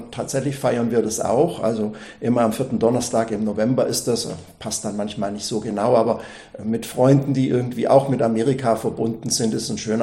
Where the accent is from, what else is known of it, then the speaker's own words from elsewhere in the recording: Baden-Württemberg, Germany; Ja, ich bin traditionell in Oberschwaben aufgewachsen